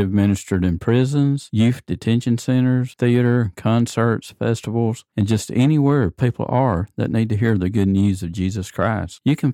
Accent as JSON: {"language": "English", "town": "Muscle Shoals", "region": "Alabama", "country": "United States", "tie": "born or raised there", "said": "I read an article about the music industry in my hometown, Muscle Shoals, Alabama."}